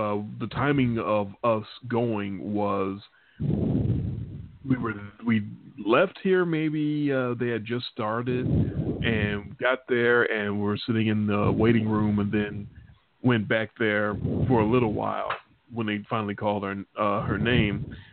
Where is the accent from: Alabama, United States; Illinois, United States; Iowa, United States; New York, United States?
Illinois, United States; Chicago; my boss knows that I'm from Chicago and I'm a Bears fan.